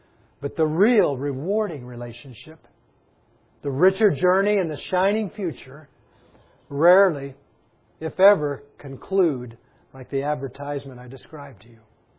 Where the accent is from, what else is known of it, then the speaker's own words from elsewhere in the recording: United States; We're from America, a land of plenty, a land that has slidden away from God in many ways.